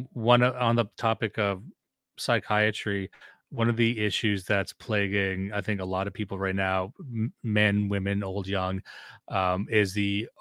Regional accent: Canada; the reason I'm Canadian, I can't vote for Trump

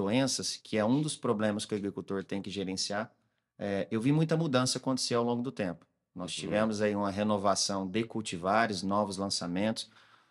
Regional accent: Minas Gerais, Brazil; eu sou de Minas Gerais, já tenho uma trajetória aí que não dá para fazer data e conta, senão a gente já entrega a idade, né? Mas de Mato Grosso são 13 anos, morando no Mato Grosso

